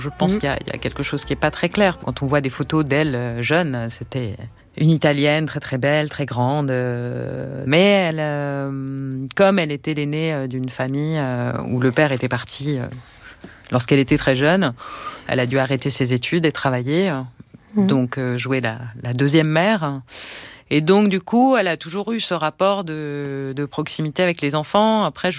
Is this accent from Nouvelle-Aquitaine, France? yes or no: no; Saint-Ouen, Île-de-France, France; born there; Moi, je suis née à Saint-Ouen, au 31 rue Villabiron, près du marché des puces. Hein. Et en 82, le 6 décembre, à 7 heures du matin.